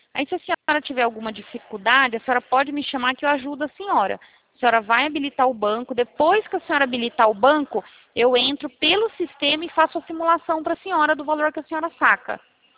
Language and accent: Portuguese; São Paulo, Brazil; Eu sou da região de Campinas.